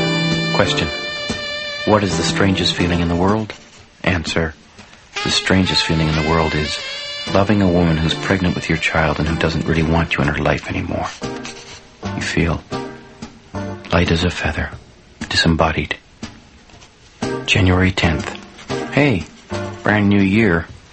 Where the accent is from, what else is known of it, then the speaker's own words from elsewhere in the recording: Big River, Ontario, Canada; I'm not from here. I'm from Big River, south of Thunder Bay, a little bit, about 20 kilometers.